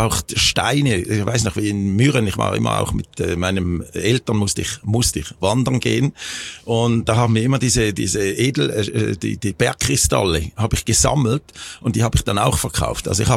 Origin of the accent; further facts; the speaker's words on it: Switzerland; Ja, also ich war ja Schweizer